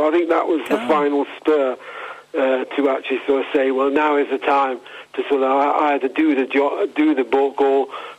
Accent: Croydon, London, United Kingdom; I grew up in Croydon

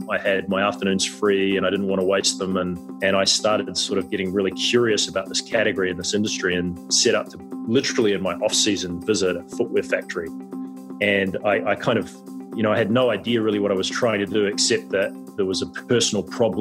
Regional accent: Wellington, New Zealand; the game that we qualified, which was in my hometown of Wellington.

